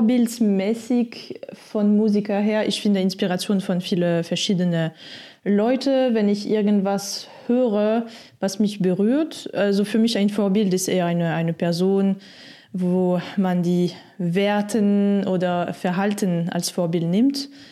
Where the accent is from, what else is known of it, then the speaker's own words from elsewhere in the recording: France; German is a second language; now in Germany; natürlich Frankreich, das ist meine Heimat, aber das ist auch dann quasi jetzt zu Familie verbunden und mittlerweile auch Urlaub.